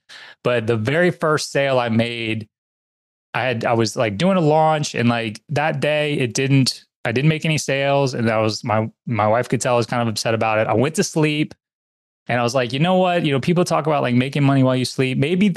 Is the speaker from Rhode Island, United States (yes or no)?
no; New Orleans, Louisiana, United States; I'm born and raised in New Orleans, so I'm in the US like you.